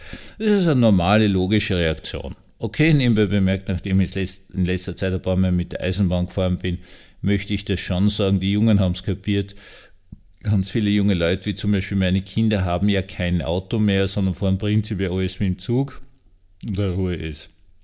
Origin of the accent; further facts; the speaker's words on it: Vienna, Austria; born there; Sie wissen ja, dass ich also gebürtiger Wiener bin.